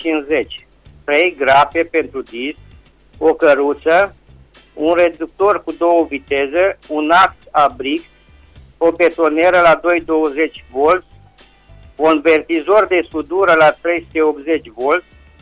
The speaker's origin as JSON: {"language": "Romanian", "town": "Răchita", "region": "Timiș County", "country": "Romania", "said": "sunt din Răchita, Timiș."}